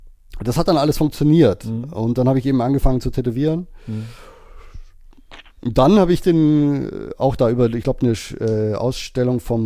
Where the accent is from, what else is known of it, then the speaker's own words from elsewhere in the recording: Bavaria, Germany; accent: Bavarian; Nicht so stark, also wenn ich jetzt mit Bayern rede, da kommt das mehr raus. Aber das hat sehr, ich habe das sehr schnell übernommen.